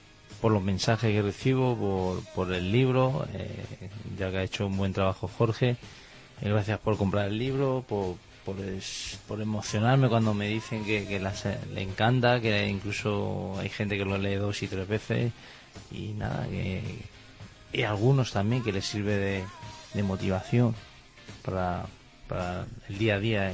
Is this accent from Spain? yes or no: yes; Spain; siendo español